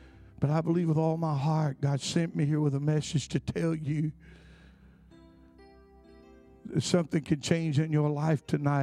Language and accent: English; Alabama, United States; I'm from Alabama. I mean, just look at me and tell I didn't belong there.